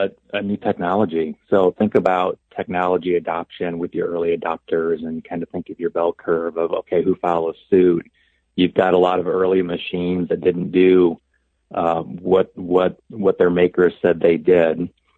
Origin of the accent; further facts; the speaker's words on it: East Moline, Illinois, United States; I grew up in the Quad Cities in East Moline, Illinois.